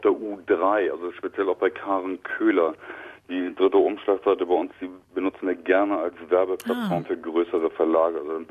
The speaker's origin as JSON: {"language": "German", "region": "Berlin", "country": "Germany", "tie": "born there", "lives_now": "Hamburg, Germany", "said": "Da muss ich leicht korrigieren, weil Hamburger bin ich ja nicht. Ich bin ja eigentlich geborener Berliner."}